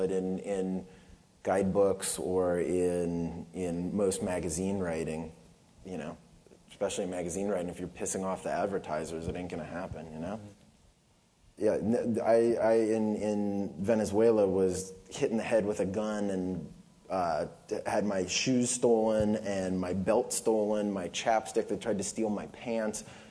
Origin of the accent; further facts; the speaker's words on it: United States; But as an American, we're not so shocked by firearms.